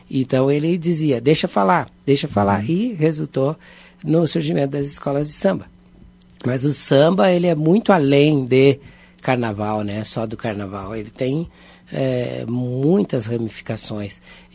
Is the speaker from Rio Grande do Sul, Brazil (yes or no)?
yes; Pedra Lisa, Rio Grande do Sul, Brazil; also born or lived in Cazuza Ferreira; Eu nasci em Cazuza Ferreira, mas cresci numa localidade chamada Pedra Lisa